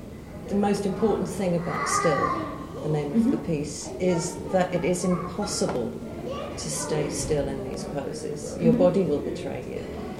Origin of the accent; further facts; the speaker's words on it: London, United Kingdom; Well, I'm an artist. I come from London.